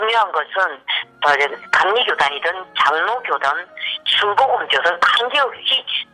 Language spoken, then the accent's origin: Korean; North Korea; now in Dallas, United States; 내가 탈북자입니다. 그럼 탈북자 목사가 돈을 걷어가지고 뭐 할지